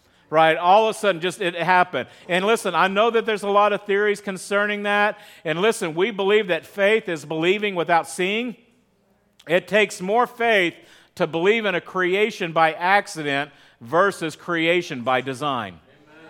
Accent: Texas, United States; I grew up in West Texas, and you know, we learned you don't just flip over any rock there without making sure that you're not flipping over somebody's home, right?

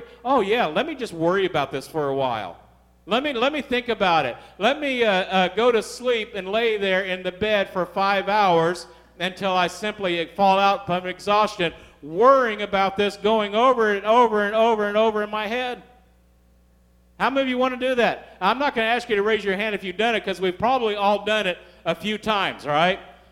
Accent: Texas, United States; I didn't want to say, hey, yeah, we're from Texas.

